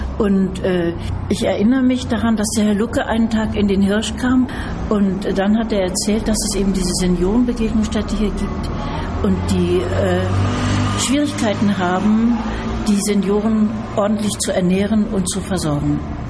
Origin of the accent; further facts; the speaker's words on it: Tübingen, Baden-Württemberg, Germany; ich komme aus Tübingen, ich bin Rentnerin